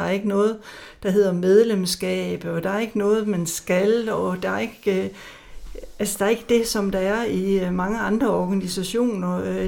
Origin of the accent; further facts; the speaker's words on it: Jutland, Denmark; Selvom vi kommer fra Jylland af